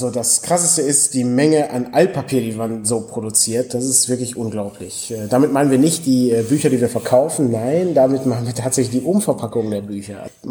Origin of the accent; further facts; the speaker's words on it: Oberhausen, North Rhine-Westphalia, Germany; Ich komme aus Oberhausen, also fährt man ja 20 Minuten zu der Messe hin.